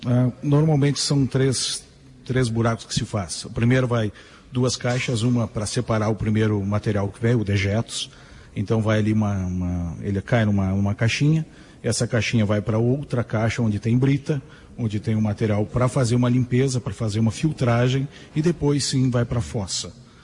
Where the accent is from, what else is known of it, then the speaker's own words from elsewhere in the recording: Passo Fundo, Rio Grande do Sul, Brazil; now in Marau, Brazil; Sim, sou de Passo Fundo, viajei bastante ao estado e acabei em Marau. Estou há 13 anos já aqui no município.